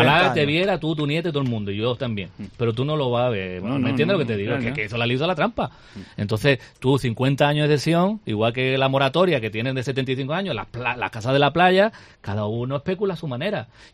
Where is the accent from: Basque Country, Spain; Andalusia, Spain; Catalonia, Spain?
Andalusia, Spain; Málaga; Yo siempre lo dije, que como malagueño estaba en contra de la cesión de esos terrenos, los mejores de la ciudad